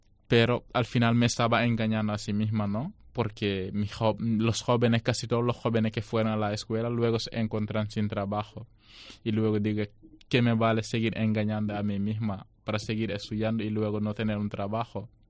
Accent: Senegal; moved away as an adult; Ahí en mi país no hay eso. Pues, ¿qué pasa? A los jóvenes que están estudiando, pasa toda la vida entera estudiando

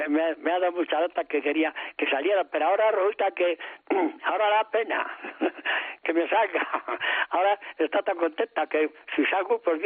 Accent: Castillejo, Spain; Bueno, yo no es porque sea mi pueblo, pero de como yo cogí mi pueblo a como está hoy, esto ya es un paraíso. Porque aquí en Castillejo, lo que entonces era todo basura

